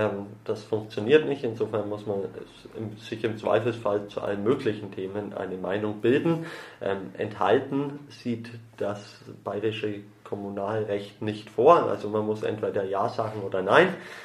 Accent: Nuremberg, Bavaria, Germany; Ich bin 33 Jahre in Nürnberg geboren und aufgewachsen, habe 3 Kinder, lebe gerne in dieser Stadt

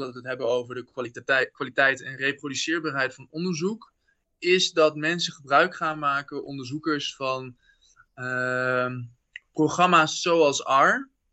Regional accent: Netherlands; Kijk, ik ben een Nederlandse, witte, hoogopgeleide man die vanuit Nederland dit onderzoek deed.

